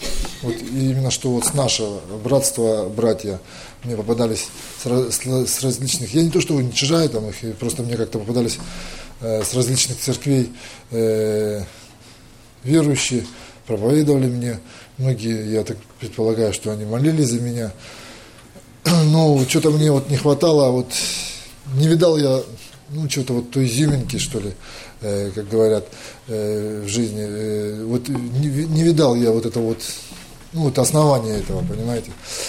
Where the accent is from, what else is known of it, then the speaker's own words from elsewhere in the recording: Komi Republic, Russia; Я родом из Республики Коми, Россия.